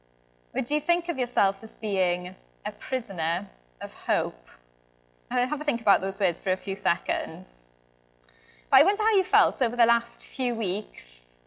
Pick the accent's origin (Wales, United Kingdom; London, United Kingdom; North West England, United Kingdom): Wales, United Kingdom; Cardiff; I'm from Cardiff anyway, it might not sound like it